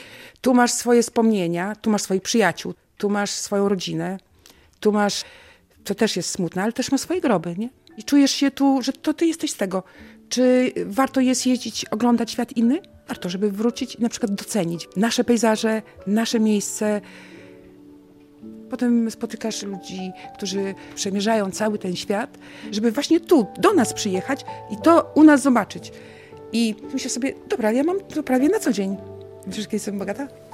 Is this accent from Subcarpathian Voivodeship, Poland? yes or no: no; Knyszyn, Podlaskie Voivodeship, Poland; Ja jestem tutejsza. Moja praprababcia pochodzi tutaj ze wsi Nowa Wieś. A ja pochodzę z Knyszyna Zamku.